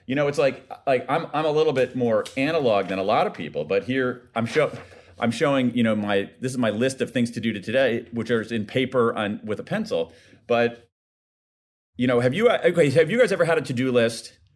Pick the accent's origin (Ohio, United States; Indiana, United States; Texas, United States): Ohio, United States; And as they say in my home state of Ohio, that's a hard egg to unscramble, man.